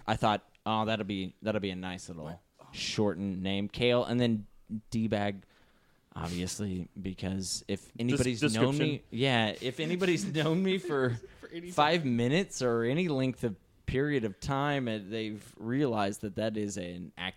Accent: Texas, United States; I come from Texas

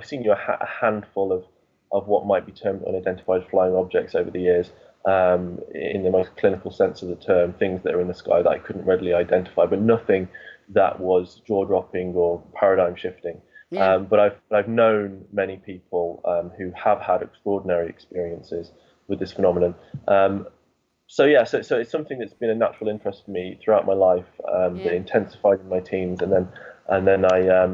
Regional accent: West Midlands, United Kingdom; There was a UFO incident that occurred in my village growing up in Staffordshire, yeah.

